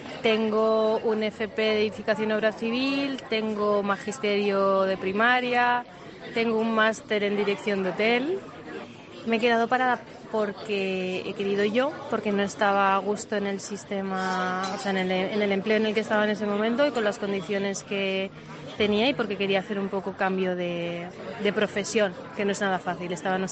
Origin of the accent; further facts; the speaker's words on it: San Sebastián, Basque Country, Spain; yo soy de Donosti.